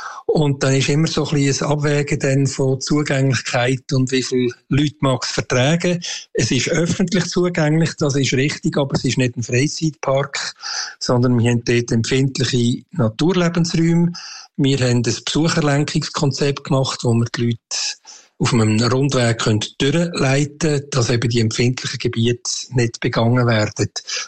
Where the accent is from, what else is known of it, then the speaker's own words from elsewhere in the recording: Switzerland; von denen hat es eben viel, viel zu wenig bei uns in der Schweiz.